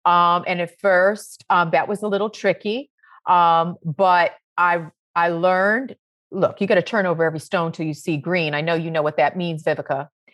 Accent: Roxbury, Massachusetts, United States; Like I grew up in Roxbury, Massachusetts. Like we love to dance.

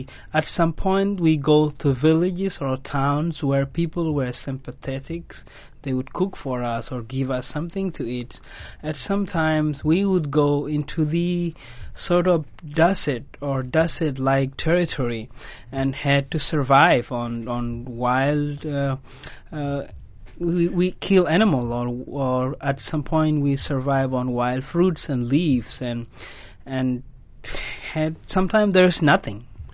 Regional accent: Marial Bai, Northern Bahr el Ghazal, South Sudan; I grew up in Muriel Bay in southern Sudan, in a province known as Northern Bahr Ghazal.

